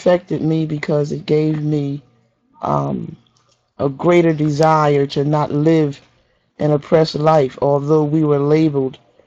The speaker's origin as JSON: {"language": "English", "region": "South Carolina", "country": "United States", "tie": "born or raised there", "said": "Yes, as a child, I grew up in South Carolina, and every day you would experience discrimination."}